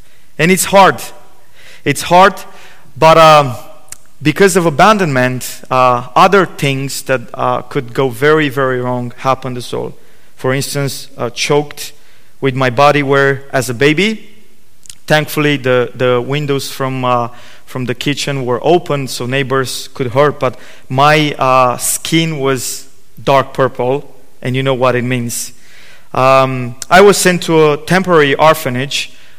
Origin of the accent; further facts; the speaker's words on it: Romania; now in United Kingdom; I'm originally from Romania. I've been living in Northern Ireland since 2017, not very far from your church.